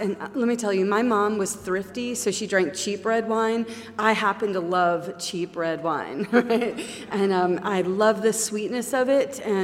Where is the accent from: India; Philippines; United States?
United States; Los Angeles, California; I'm from Los Angeles. I'm adopted.